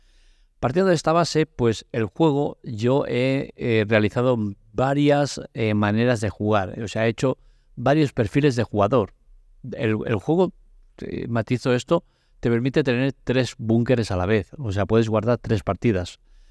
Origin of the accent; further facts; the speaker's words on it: Catalonia, Spain; Yo soy catalán de pura cepa.